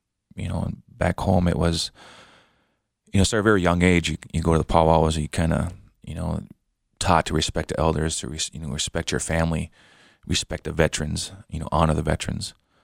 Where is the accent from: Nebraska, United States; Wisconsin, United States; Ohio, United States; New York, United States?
Wisconsin, United States; Bad River Indian Reservation; moved away as an adult; also born or lived in Madison; I'm originally from Bad River Indian Reservation up in northern Wisconsin. I grew up there pretty much all my life until I went to military when I was 18 years old. I was born in Madison, Wisconsin.